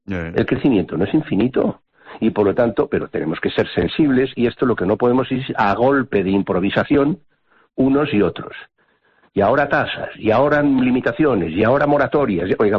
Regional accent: Balearic Islands, Spain; yo soy mallorquín

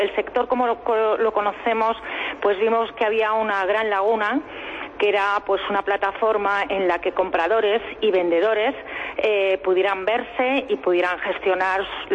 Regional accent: Castilla-La Mancha, Spain; nosotros lo que somos empresarios manchegos

